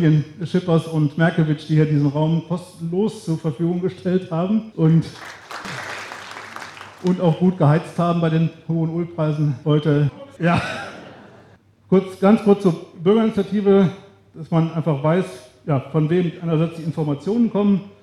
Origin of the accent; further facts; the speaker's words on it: Ginderich, North Rhine-Westphalia, Germany; now in Fehn, Germany; Ich komme hier aus Fehn, hier ganz aus der Nähe hier, habe vorher in Ginderich gewohnt. Da kam ich gebürtig her.